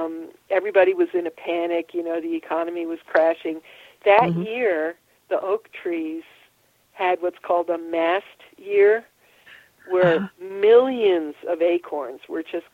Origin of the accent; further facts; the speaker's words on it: New England, United States; They're in California, you know. I'm from New England, you know